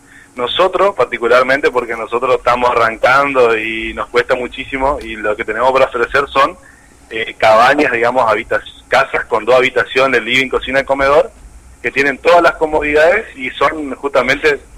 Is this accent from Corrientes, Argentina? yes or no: yes; Colonia Carlos Pellegrini, Corrientes, Argentina; now in Mercedes, Argentina; Yo soy de Colonia Carlos Pellegrini, ¿no? Ajá. Pero me radiqué hace 10 años en Mercedes